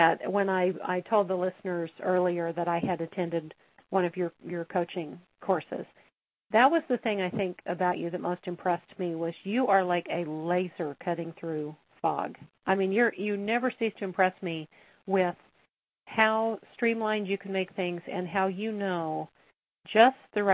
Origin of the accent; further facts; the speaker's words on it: Washington, United States; We have a Jackie Q from, my home state, Spokane, Washington